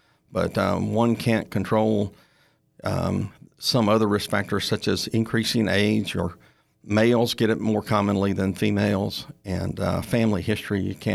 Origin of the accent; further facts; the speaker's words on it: Ruston, Louisiana, United States; I grew up in Ruston, Louisiana, and I'm one of six brothers.